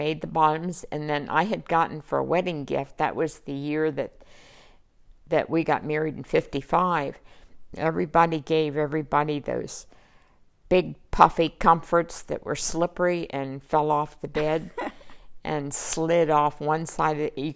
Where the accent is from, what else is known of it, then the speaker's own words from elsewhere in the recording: Williamstown, West Virginia, United States; also born or lived in Lowell, Ohio; I grew up in Williamstown, West Virginia, and I have lived here most of my adult life.